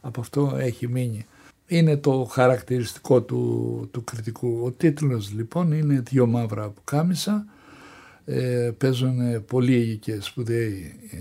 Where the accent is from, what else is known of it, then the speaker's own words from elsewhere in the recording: Anogeia, Crete, Greece; ξεχυλίζουν τώρα να παίξω στο χωριό μου και να κάνω και τον πιο εμβληματικό ήρωα του χωριού που μεγαλούργησε